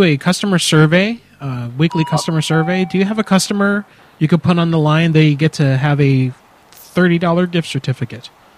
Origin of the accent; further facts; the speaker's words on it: Kyoto, Japan; I'm from Kyoto.